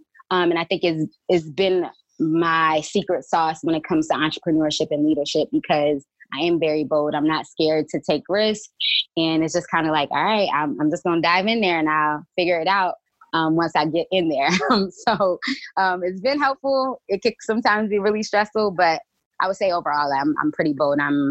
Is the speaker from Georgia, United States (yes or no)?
no; Bethel, North Carolina, United States; I rep the 252 all day. I'm from Bethel, North Carolina.